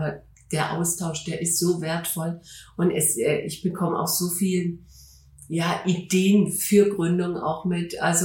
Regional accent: Stuttgart, Baden-Württemberg, Germany; also born or lived in Hamburg; Ja, ich komme ja aus Stuttgart und ich muss auch sagen, es war wunderschön, ein paar Jahre in Hamburg gelebt zu haben.

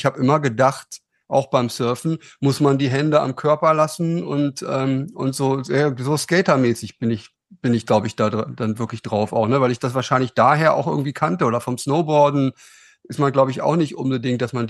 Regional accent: Germany; in meinem Heimatort im Harz

